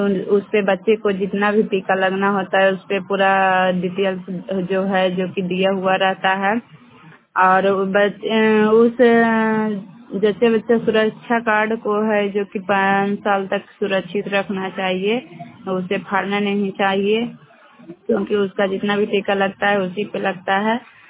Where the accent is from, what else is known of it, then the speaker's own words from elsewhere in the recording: Bihar, India; और मैं नॉर्थ से बोल रही हूँ। मेरा जिला नवादा पड़ता है।